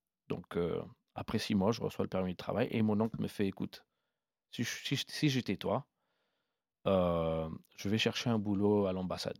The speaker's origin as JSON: {"language": "French", "country": "Ethiopia", "said": "je suis éthiopien, j'ai le passeport italien, j'aurai maintenant aussi ma carte de séjour américaine"}